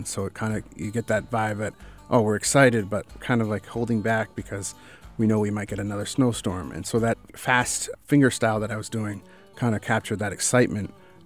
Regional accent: Sierra Leone; moved away; So I was adopted from Sierra Leone originally. And when I was there, I played drums. So when I came over here, I kind of heard the guitar for the first time.

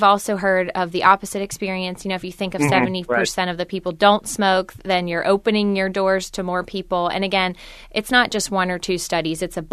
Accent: Kentucky, United States; growing up in Northern Kentucky, I have a ton of family there.

